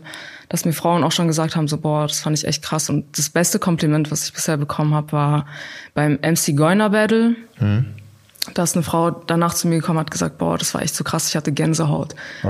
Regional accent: Baden-Württemberg, Germany; Ja, das wusste ich aber ehrlich gesagt nicht. Ich komme aus dem Bodensee.

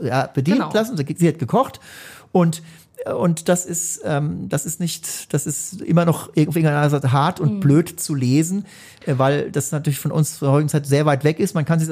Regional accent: Rhineland-Palatinate, Germany; Ich stamme ja aus der Gegend, aus der Pfalz.

